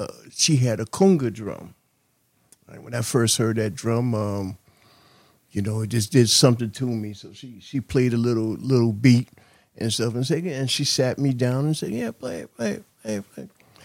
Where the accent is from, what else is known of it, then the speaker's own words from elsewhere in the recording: New Haven, Connecticut, United States; Well, I grew up in New Haven. I started out in grade school at County Scoop over on Olive Street over there.